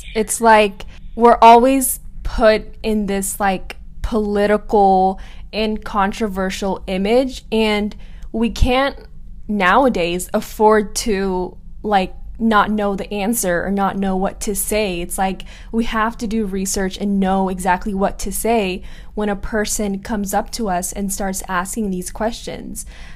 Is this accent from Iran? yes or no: yes; Iran; I'm a hijabi or my image or the way that I look or that I'm from Iran